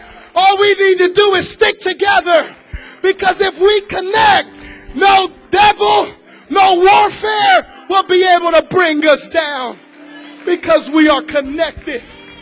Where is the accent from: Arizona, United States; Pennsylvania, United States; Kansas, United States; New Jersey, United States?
New Jersey, United States; Trenton; I'm from Trenton, New Jersey. Anybody here from Trenton, New Jersey?